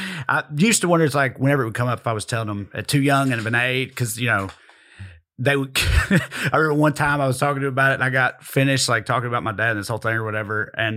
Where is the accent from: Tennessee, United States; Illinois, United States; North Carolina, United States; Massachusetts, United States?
Tennessee, United States; if my hand is the state of Tennessee, there's Nashville right there. My hometown is right here